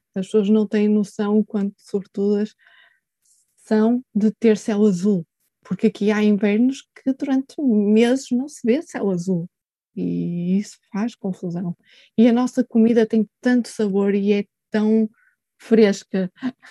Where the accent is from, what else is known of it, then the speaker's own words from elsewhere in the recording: Portugal; now in Norway; Eu continuo a reclamar como portuguesa em relação aos noruegueses